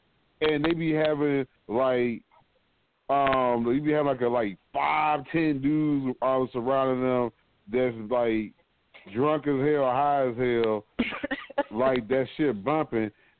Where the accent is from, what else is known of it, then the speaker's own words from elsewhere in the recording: Trenton, New Jersey, United States; now in Texas, United States; before I came down here to Texas, I was from Jersey. Yeah, I'm from Trenton to be exact.